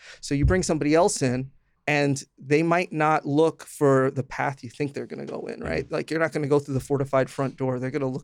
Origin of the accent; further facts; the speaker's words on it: Union City, New Jersey, United States; So I grew up in Union City. At that time, it was the most densely populated city in the United States.